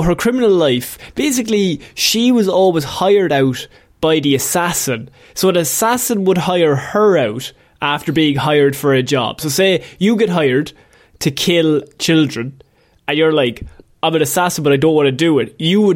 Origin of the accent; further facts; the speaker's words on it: Ireland; We're Irish. We're allowed to do this.